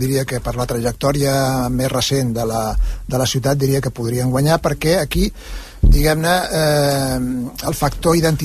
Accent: Tarragona, Catalonia, Spain; Jo és que sóc molt de Tarragona, i tinc molta família

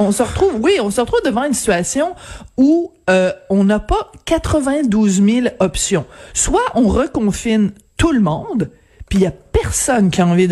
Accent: Quebec, Canada; chez nous, au Québec

